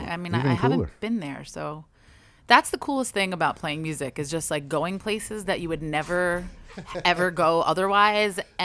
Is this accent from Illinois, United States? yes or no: no; Long Island, New York, United States; I'm from Long Island, so it's like